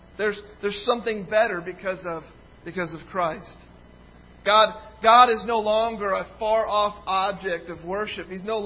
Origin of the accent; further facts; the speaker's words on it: England, United Kingdom; born there; I was born in England